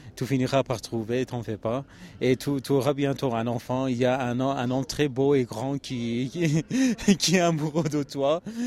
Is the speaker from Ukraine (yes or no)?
no; Kermanshah, Kermanshah Province, Iran; De Kermanshah.